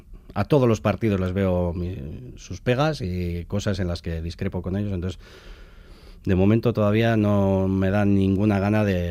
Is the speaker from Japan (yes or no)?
no; Basque Country, Spain; soy guipuzcoano